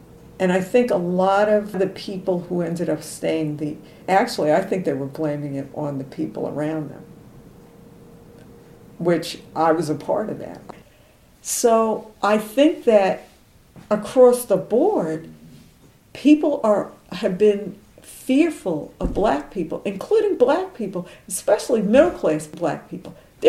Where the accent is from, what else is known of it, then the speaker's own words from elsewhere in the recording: New York, United States; I grew up in East New York from the age 6. I think I left when I was about 20 years old.